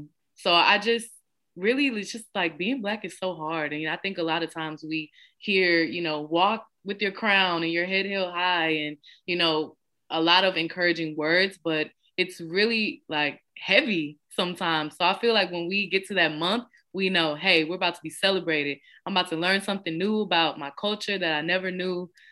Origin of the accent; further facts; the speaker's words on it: Birmingham, Alabama, United States; I'm from Birmingham, Alabama. I'm currently in New Jersey